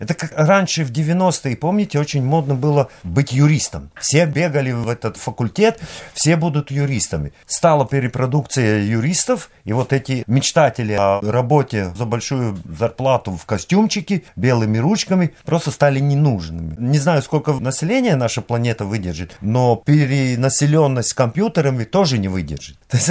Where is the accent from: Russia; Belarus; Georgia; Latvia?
Latvia; Riga; Я в Риге вырос. У меня корни латгальские, и я себя считаю латгальцем.